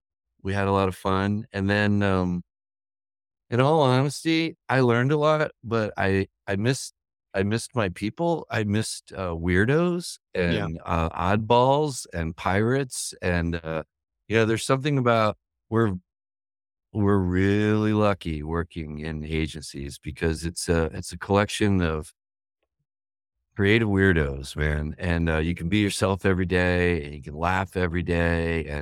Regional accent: United States; I fell in love with radio and I grew up outside of New York City.

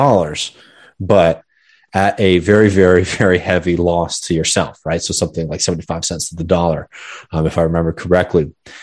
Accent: Texas, United States; I have to say again, as a Texan, like this is not my history, but it's something I can draw a lot of inspiration from.

